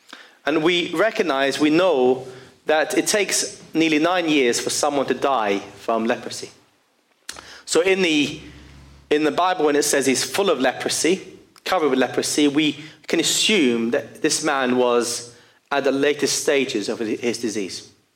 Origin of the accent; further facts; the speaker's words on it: Lebanon; I was growing up in Lebanon